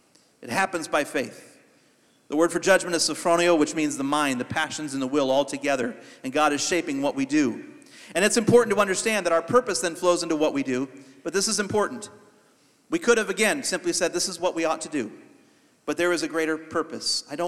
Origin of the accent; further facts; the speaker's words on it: Ohio, United States; I'm from Ohio.